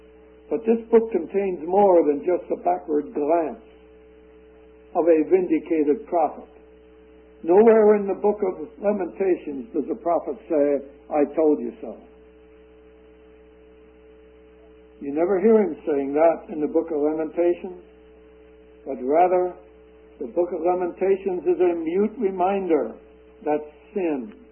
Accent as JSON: {"language": "English", "country": "United States", "said": "I am an American. And I love this country. I have a deep affection for our country. This land is the land of my birth."}